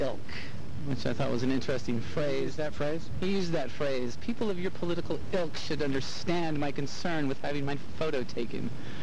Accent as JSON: {"language": "English", "region": "England", "country": "United Kingdom", "said": "I speak plain English. I'm from England. I probably speak better English than you do."}